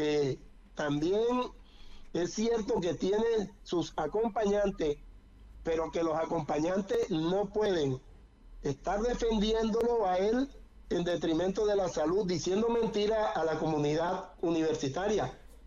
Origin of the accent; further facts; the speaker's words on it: Barranquilla, Atlántico, Colombia; yo soy barranquillero y me gusta el carnaval